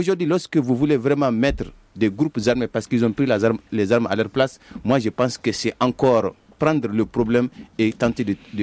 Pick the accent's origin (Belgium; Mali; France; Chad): Mali; north; moi je suis du Nord